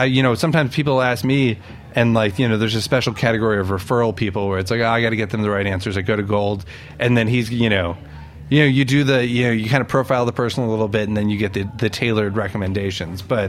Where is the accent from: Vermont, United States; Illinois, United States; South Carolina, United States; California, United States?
Illinois, United States; Chicago; now in New York, United States; I mean, I'm from Chicago, I was moving to New York, but I could afford to move to New York in the late 90s.